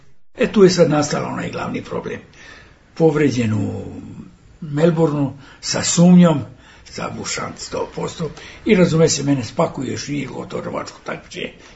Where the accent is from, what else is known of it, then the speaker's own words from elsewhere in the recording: Serbia; Ja sam prvi Srbin sa zlatnom medaljom individualnom